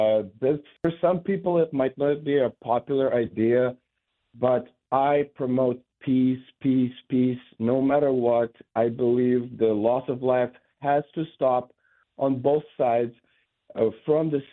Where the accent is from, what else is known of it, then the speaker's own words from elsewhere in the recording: Chernivtsi, Chernivtsi Oblast, Ukraine; And I had to leave and retreat back to my hometown of Chernivtsi, where it was much safer.